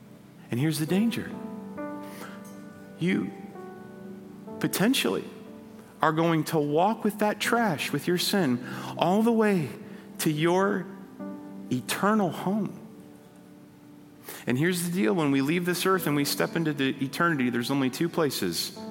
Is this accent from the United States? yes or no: yes; United States; maybe just because I'm an American, I don't know.